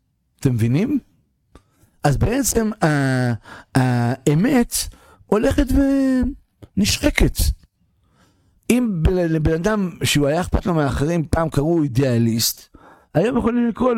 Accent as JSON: {"language": "Hebrew", "town": "Ra'anana", "region": "Central District", "country": "Israel", "said": "אני בא מרעננה"}